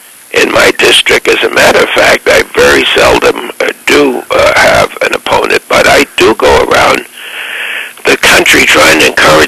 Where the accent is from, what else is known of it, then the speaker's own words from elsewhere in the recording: United States; then it would be such a tremendous disappointment to me as an American, and I don't think that's going to happen.